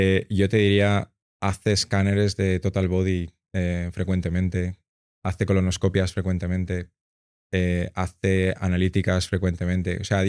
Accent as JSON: {"language": "Spanish", "town": "Benicarló", "region": "Valencian Community", "country": "Spain", "said": "yo la verdad es que soy de Benicarló, me fui a estudiar a Valencia, hice teleco"}